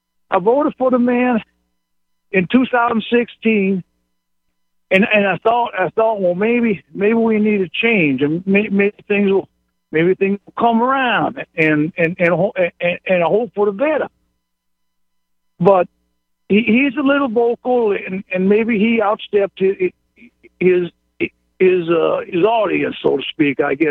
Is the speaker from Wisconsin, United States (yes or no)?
yes; Cobb, Wisconsin, United States; I'm from Cobb, Wisconsin.